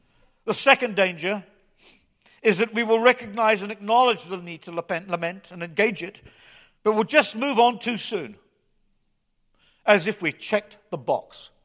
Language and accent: English; United Kingdom; accent: British; I was considered a little suspect, first of all because of my British accent.